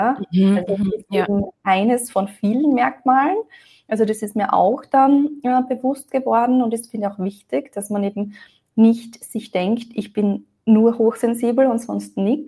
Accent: Austria; Ich komme aus Österreich, lebe auch in Österreich, ja. Komme aus den Bergen und genau, bin jetzt 33 Jahre alt

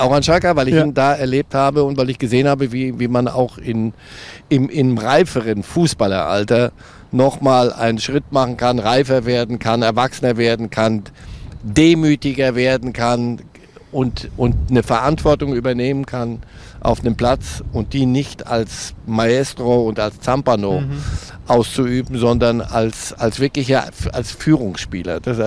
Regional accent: Switzerland; als Schweizer

